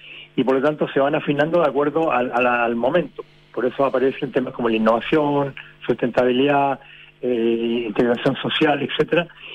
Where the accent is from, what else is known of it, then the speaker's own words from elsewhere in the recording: Santiago, Santiago Metropolitan Region, Chile; born there; Yo nací en el Hospital San Borja, que se demolió para hacer la remodelación San Borja, y que se dejó solamente la iglesia, esta iglesia neogótica